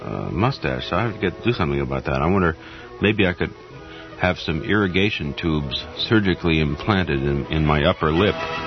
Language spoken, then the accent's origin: English; California, United States; accent: Californian; Wow, I'm losing my California accent.